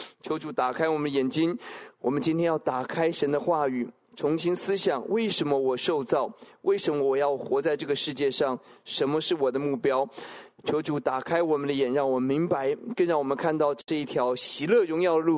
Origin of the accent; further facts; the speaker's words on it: Taoyuan, Taiwan; 我自己也体会，我在出生在桃园一个乡下一个很小的城镇